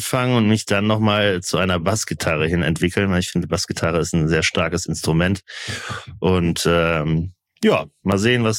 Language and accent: German; Cologne, North Rhine-Westphalia, Germany; Und als Kölner geht mir natürlich jeden Tag, wenn ich im Office bin, das Herz auf.